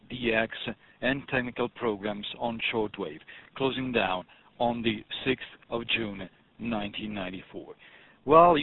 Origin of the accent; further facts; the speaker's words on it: Milan, Lombardy, Italy; from Milano